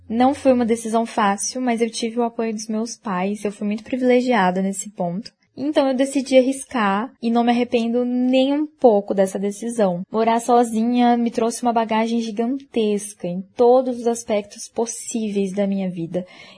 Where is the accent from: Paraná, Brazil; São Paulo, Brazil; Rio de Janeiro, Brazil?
Paraná, Brazil; Umuarama; Eu nasci e cresci em Umuarama, e Umuarama não tem jornalismo, então eu precisei fazer uma escolha.